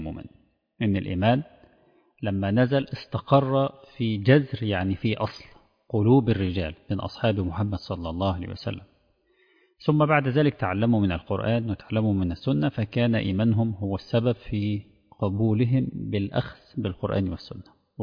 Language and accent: Arabic; Egypt; احنا عندنا في مصر